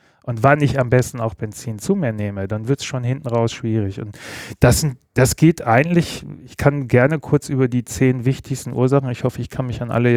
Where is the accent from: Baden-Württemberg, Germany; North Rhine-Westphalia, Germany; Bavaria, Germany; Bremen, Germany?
Bremen, Germany; born there; Nee, ich bin tatsächlich gebürtiger Bremer